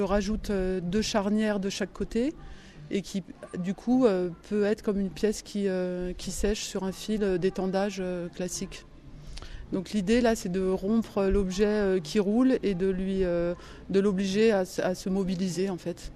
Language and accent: French; Paris, Île-de-France, France; now in Sète, France; Et avant je venais de Paris. Et donc voilà, je me suis installée à Sète